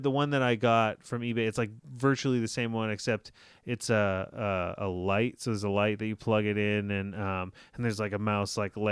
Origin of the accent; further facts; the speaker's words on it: New England, United States; moved away; My tradition back on the East Coast, I'm from New England